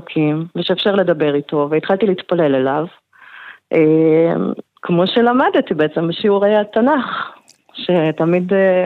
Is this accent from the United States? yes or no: no; Hungary; now in Israel; אני נולדתי בהונגריה, וזו משפחה שבעצם באותה תקופה בקומוניזם לא היה דת, לא יהדות ולא נוצרות ולא שום דבר, זה היה סיסטם ללא דת.